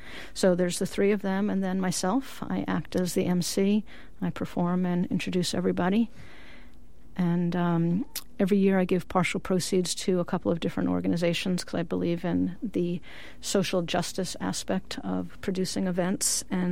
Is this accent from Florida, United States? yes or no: no; Long Island, New York, United States; I might as well have been in Israel growing up on Long Island.